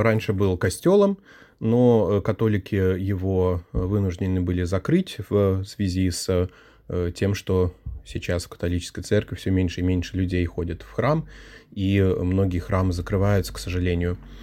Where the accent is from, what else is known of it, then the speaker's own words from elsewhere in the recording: Düsseldorf, North Rhine-Westphalia, Germany; так как я вырос в Дюссельдорфе, моя семья была в Дюссельдорфе